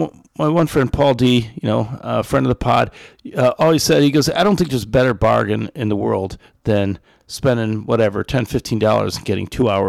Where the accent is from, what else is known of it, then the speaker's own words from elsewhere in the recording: Fraser, Michigan, United States; now in Rochester, United States; I'm a man of the burbs. Like, you know, I grew up in Fraser. Yeah. I live in Rochester.